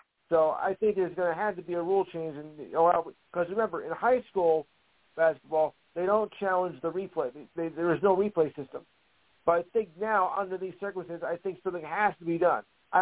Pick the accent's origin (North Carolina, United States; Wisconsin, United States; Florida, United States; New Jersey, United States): New Jersey, United States; And being that I'm from New Jersey, and I follow college high school basketball